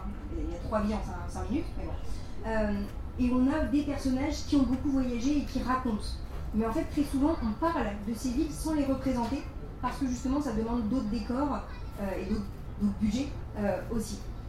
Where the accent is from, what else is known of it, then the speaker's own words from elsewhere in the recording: France; j'inclus la France parce que je suis française